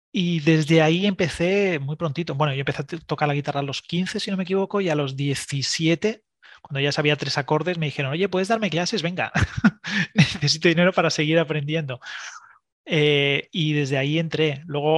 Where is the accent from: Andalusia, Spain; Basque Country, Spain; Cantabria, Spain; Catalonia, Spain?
Cantabria, Spain; Santander; moved away; en ese momento vivía en Navarra y tenía que tomar la opción de o me quedo en Navarra trabajando, que tenía trabajo y estaba bien, o vuelvo a Santander, yo soy de Santander